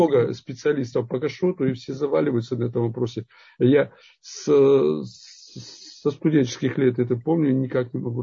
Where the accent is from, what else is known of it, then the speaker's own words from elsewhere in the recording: Kyrgyzstan; moved away; вот я из Киргизии приехал, там доили из-под коровы, и там молоко парное было